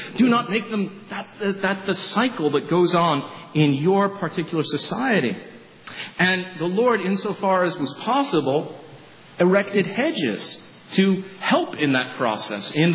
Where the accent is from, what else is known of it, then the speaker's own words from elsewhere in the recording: England, United Kingdom; in my home country of England, there's a town called Devizes